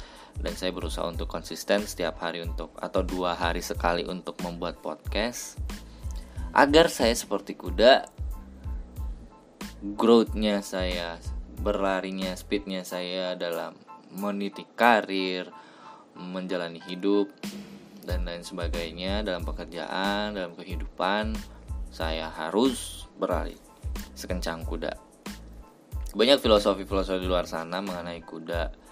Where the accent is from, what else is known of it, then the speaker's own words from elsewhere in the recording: Cianjur, West Java, Indonesia; now in Jakarta, Indonesia; Saya berasal dari kota Cianjur, namun sekitar 5 atau 6 tahunan yang lalu saya sudah menginjakan di daerah kota Jakarta ini.